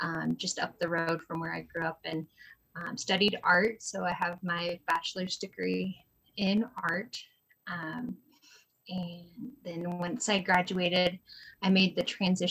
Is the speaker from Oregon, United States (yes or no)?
yes; Baker City, Oregon, United States; I was born and raised actually in Baker City, Oregon, which is not too far from the Treasure Valley.